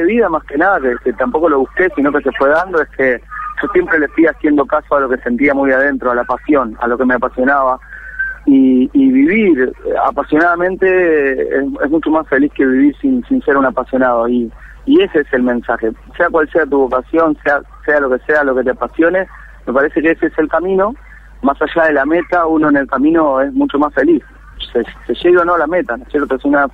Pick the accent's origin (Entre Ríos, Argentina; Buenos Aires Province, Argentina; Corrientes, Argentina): Entre Ríos, Argentina; Concordia; yo soy de Concordia, Entre Ríos, iba a visitar a mi familia